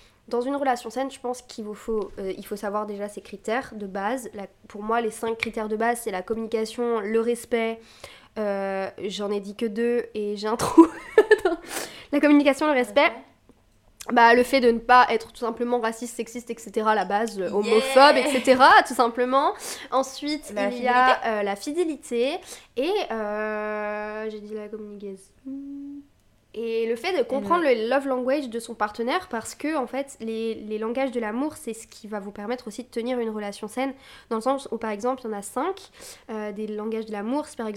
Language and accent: French; Brittany, France; je viens de Bretagne et dans mes grands-parents habitent dans un petit quartier en Bretagne. Et en fait, ma mère avait une maison à côté.